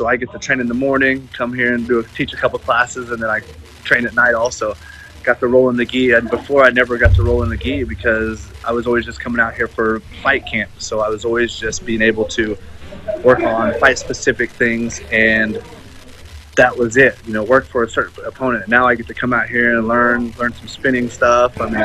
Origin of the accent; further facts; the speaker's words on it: Oklahoma, United States; Well, my mom and dad both moved to Oklahoma, but I grew up on the Osage Nation Reservation